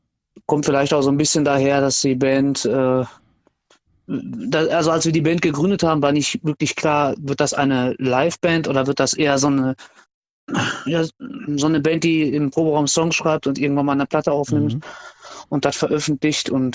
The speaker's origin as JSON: {"language": "German", "town": "Gelsenkirchen", "region": "North Rhine-Westphalia", "country": "Germany", "tie": "born or raised there", "said": "Ja, aber wir sind wirklich absolute Original-Gelsenkirchener. So nicht einmal irgendwie weggezogen, innerhalb von Gelsenkirchen mal immer so umgezogen"}